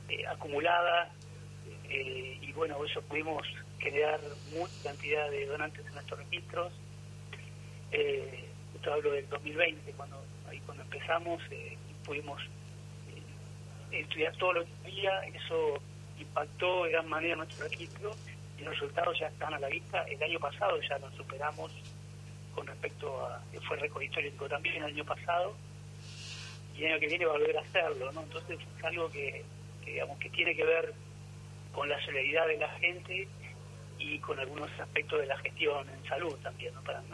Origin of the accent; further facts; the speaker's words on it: Argentina; conocemos nuestra realidad como argentinos